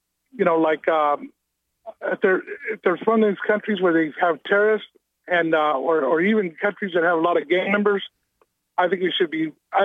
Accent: United States; Well, until I voted for Trump because I'm an American.

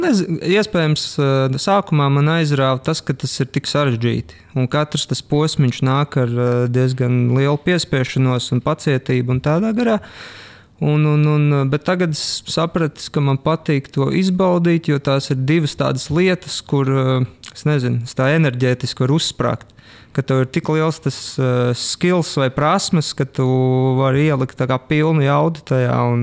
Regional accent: Sigulda, Sigulda Municipality, Latvia; manā gadījumā es nāku no Siguldas puses, līdz ar to tie pauguri ir vairāk nekā citur.

